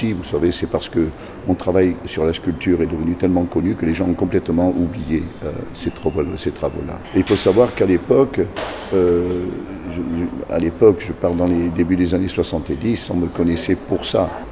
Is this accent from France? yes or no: yes; Provence-Alpes-Côte d'Azur, France; born there; now in Nice, France; je ne suis pas né à Nice, je suis né dans les Alpes-de-Haute-Provence, mais c'est à Nice que tout mon travail, au départ, s'est développé. Je suis venu ici à l'âge de 16 ans.